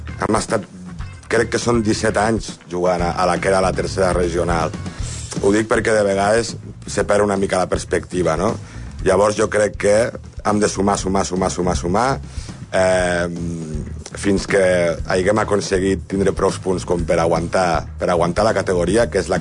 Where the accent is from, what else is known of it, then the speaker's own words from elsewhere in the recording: Móra la Nova, Catalonia, Spain; jo sóc molt de Móra la Nova.